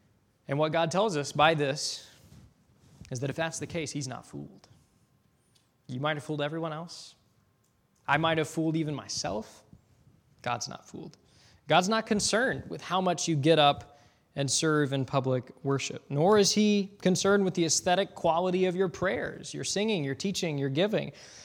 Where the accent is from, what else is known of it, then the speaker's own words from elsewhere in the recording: Sycamore, Illinois, United States; Well, I'm from Sycamore.